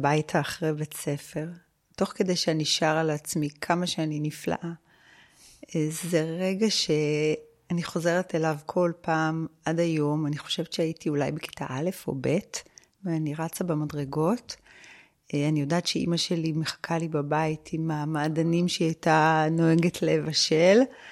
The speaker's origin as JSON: {"language": "Hebrew", "town": "Bnei Brak", "region": "Tel Aviv District", "country": "Israel", "tie": "born or raised there", "said": "גדלתי בבית דתי, חצי דתי בבני ברק. אמא שלי הייתה לא דתייה, ואבא שלי היה דתי, וחונכתי בחינוך דתי, בני עקיבא."}